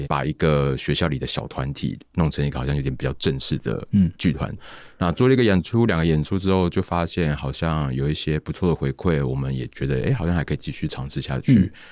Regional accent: Tainan, Taiwan; 我是台南人，然后大家也都知道南部就是文化沙漠

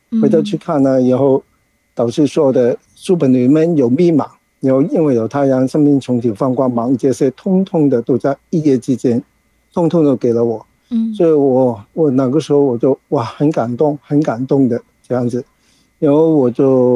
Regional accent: Hong Kong; 大家好，我是来自香港的

